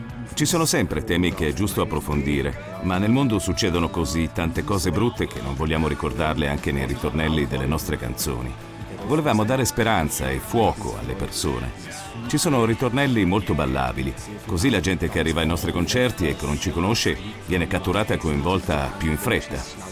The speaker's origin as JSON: {"language": "Italian", "region": "Zug", "country": "Switzerland", "said": "Tutti e tre veniamo dal Canton Zugo e ci viviamo. Rafi e io siamo a Unteregeri, una località in una splendida valle montana dove c'è il lago di Egeri. Dionis vive alle nostre spalle, a Rotkreuz."}